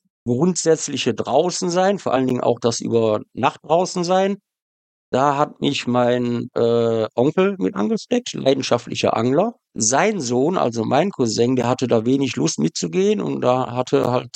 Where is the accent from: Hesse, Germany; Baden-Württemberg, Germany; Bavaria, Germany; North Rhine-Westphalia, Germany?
North Rhine-Westphalia, Germany; Essen; also born or lived in Wuppertal; now in Eckernförde, Germany; Ich bin ursprünglich ein Ruhrpottkind, geboren in Wuppertal, aufgewachsen in Essen und habe da eigentlich so meine ganze Jugendkindheit verbracht, bis ich dann halt mit dem Reisen angefangen habe, habe dort die Ausbildung auch gemacht